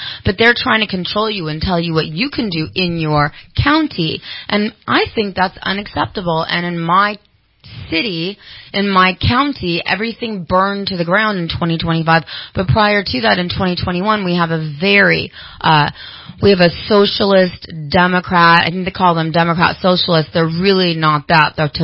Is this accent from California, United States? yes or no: yes; Pacific Palisades, California, United States; I'm from Pacific Palisades, California.